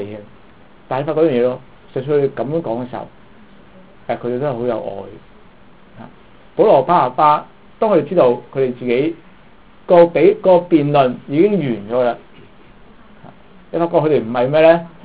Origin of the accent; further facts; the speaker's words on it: China; 我都覺得幾醜嘅，即係我身為中國人咧